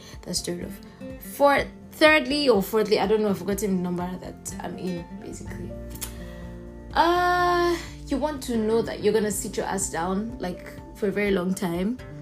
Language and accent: English; Nigeria; I'm speaking from the Nigerian perspective.